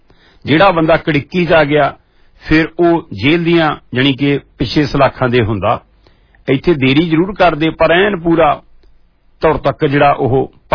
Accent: Kohala, Punjab, India; ਜਲੰਧਰ ਤੋਂ ਮੇਰਾ ਪਿੰਡ ਕੋਹਾਲਾ

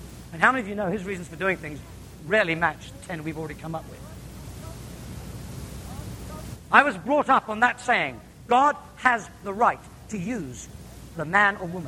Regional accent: New Zealand; now in England; I was brought up in New Zealand. I didn't know what it was to live with fences till I came to England.

